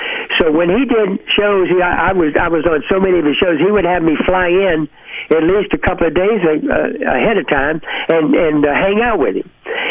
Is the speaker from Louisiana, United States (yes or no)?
yes; Louisiana, United States; accent: Louisiana; I think maybe it was my Louisiana accent that I really, really had. It was so strong